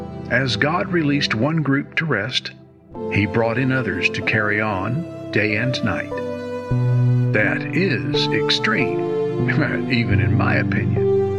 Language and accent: English; Southeast, United States; I grew up in the Southeast Bible Belt